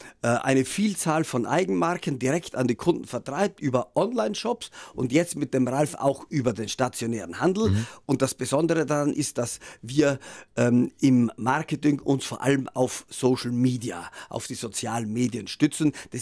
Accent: Trentino-Alto Adige, Italy; Südtirol ist ja meine Heimat und es kann auch sein, dass ich mit zunehmendem Alter etwas mehr an meine Wurzeln zurückkehren will.

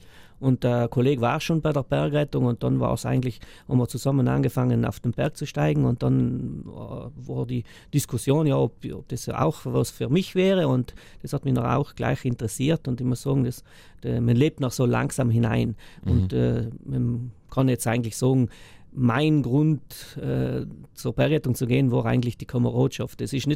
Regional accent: Lana, Trentino-Alto Adige, Italy; In Lana lebe ich eigentlich seit ich auf der Welt bin. Ja. Besser gesagt, wir sind in Cherms geboren, die meisten Lahner noch, bis zu einem gewissen Jahrgang.

